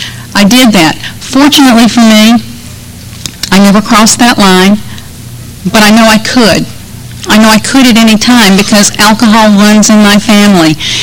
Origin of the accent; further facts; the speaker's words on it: Birmingham, Alabama, United States; moved away as an adult; also born or lived in Tallahassee, Florida; I moved from Birmingham, Alabama, where I was born and grew up, to Tallahassee, Florida.